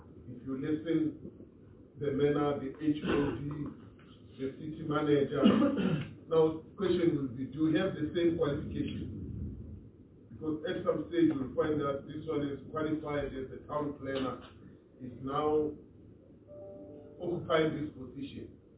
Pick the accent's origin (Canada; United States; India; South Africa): South Africa; Gauteng; Now, I'm from Gauteng.